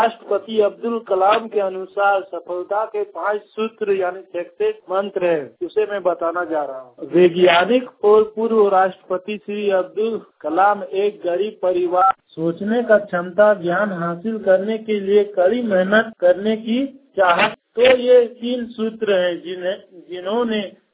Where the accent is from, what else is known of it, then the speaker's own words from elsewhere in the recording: Dhanbad, Jharkhand, India; और मैं जिला धनबाद राज झारखंड का रहने वाला हूँ।